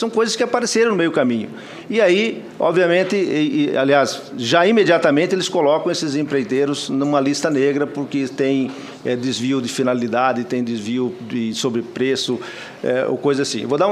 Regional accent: Brazil; E igual eu falava lá na minha terra, onde eu nasci, senador Jaime

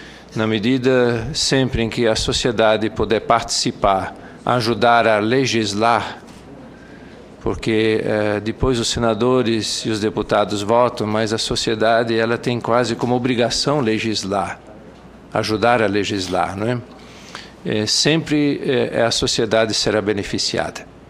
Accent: Santa Catarina, Brazil; Eu sou catarinense. … não é sobrenome.

